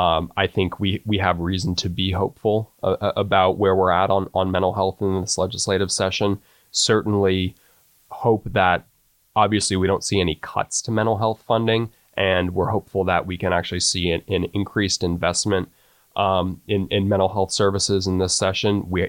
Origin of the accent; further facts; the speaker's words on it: New Jersey, United States; now in Texas, United States; I'm from the great state of New Jersey.